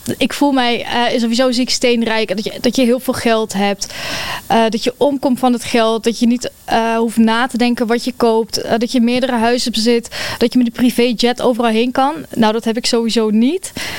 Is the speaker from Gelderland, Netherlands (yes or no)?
yes; Gelderland, Netherlands; Ik ben 31 jaar. Ik kom ook uit de Achterhoek.